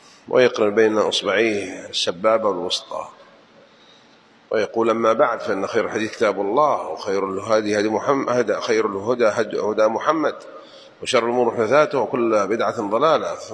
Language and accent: Arabic; Jeddah, Makkah Province, Saudi Arabia; والياقوت لربما أول مرة أدخله مع أني من أهل جدة